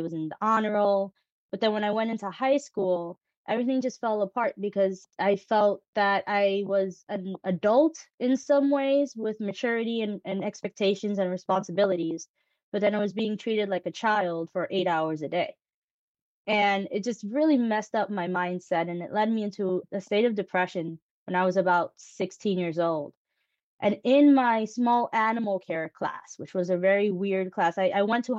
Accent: Bronx, New York, United States; also born or lived in Manhattan; But yes, I am from the Bronx. I'm a native New Yorker, born in Manhattan, raised my entire life in the Bronx.

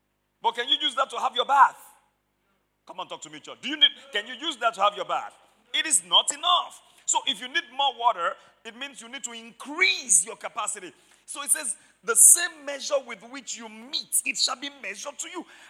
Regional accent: Mokola, Oyo, Nigeria; When I was growing up in Mokola, each family in our house had a drum, at least one.

